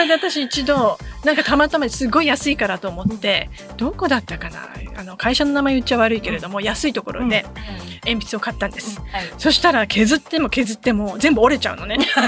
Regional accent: Fukushima, Japan; 多分私あのすごく田舎で育っているのは福島なんですね、の田舎

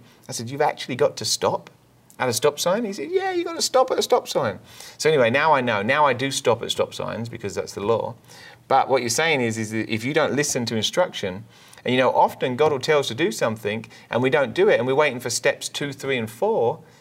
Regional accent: England, United Kingdom; moved away; I want to correct this before people write us and get mad at us, okay? We're from England. We moved here 10 years ago.

